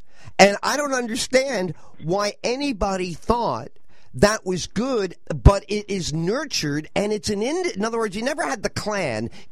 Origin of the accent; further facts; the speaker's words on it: New York City, New York, United States; 55 years ago when I was growing up in the Bronx.